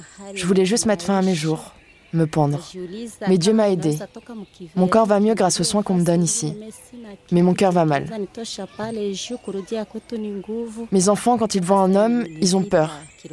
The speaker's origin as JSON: {"language": "French", "region": "North Kivu", "country": "DR Congo", "said": "Je suis de Kiloliroué, près de Masisi. Depuis qu'il y a eu la guerre là-bas, je me suis retrouvée ici, à Elohim."}